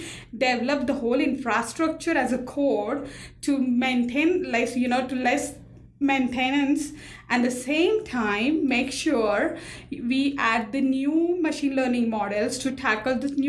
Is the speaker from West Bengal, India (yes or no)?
no; Pune, Maharashtra, India; English is a second language; Definitely Pune was my hometown, so it was a little bit easier.